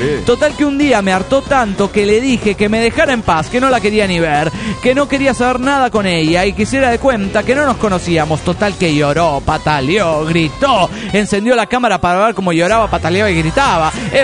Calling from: Zapopan, Jalisco, Mexico

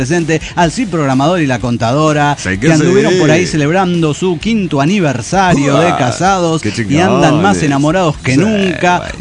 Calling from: Córdoba, Argentina; de Córdoba, Argentina.

